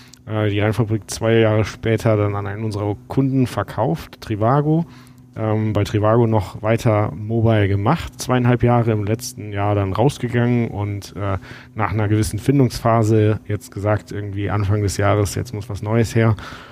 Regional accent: Düren, North Rhine-Westphalia, Germany; also born or lived in Stuttgart; Ich bin ursprünglich eigentlich aus der Mitte zwischen Köln und Aachen, Düren, dann in Stuttgart studiert

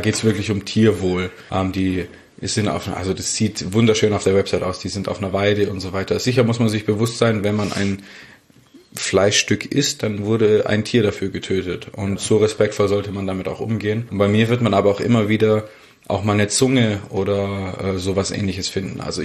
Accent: Stuttgart, Baden-Württemberg, Germany; ich bin Stuttgarter ursprünglich.

